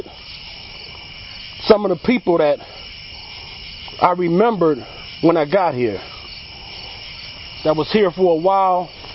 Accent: Buffalo, New York, United States; I'm from Buffalo. Being in Buffalo, I when I came up in active addiction, I was in gangs and that sort.

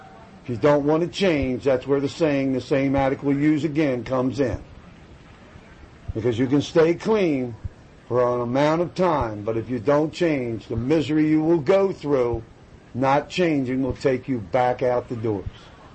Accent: Baltimore, Maryland, United States; I'm from Baltimore City. Come on. Jesus. There ain't never any peace in Baltimore City.

